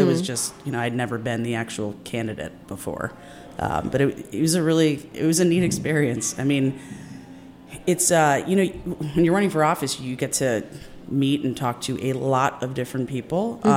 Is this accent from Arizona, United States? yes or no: no; Silver Spring, Maryland, United States; I am. I was actually born and raised in Silver Spring.